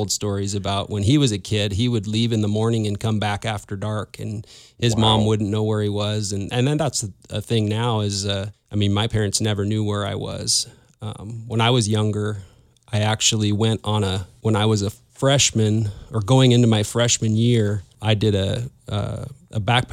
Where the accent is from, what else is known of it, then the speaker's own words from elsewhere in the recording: Whitefish, Montana, United States; Growing up in Whitefish, I had just a great experience. I loved the Whitefish schools.